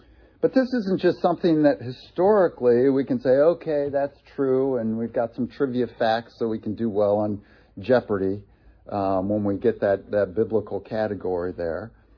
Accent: Ohio, United States; Being from Ohio, I know this as well.

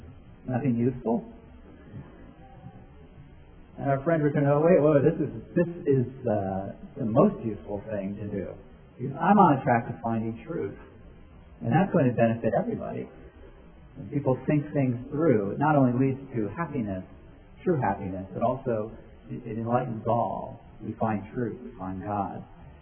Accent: New York, United States

